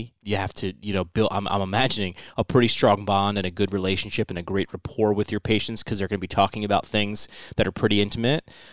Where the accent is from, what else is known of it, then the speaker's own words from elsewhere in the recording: New York, United States; This is kind of the epicenter. I'm a New Yorker too.